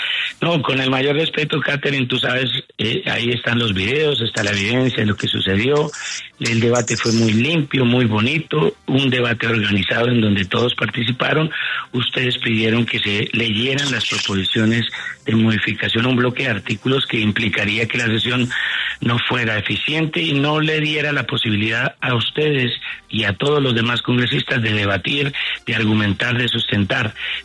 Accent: Boyacá, Colombia; como buen trabajador boyacense que soy

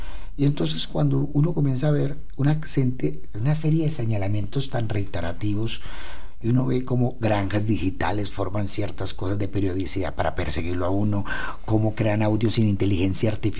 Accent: Colombia; Yo también me pregunto eso como colombiano.

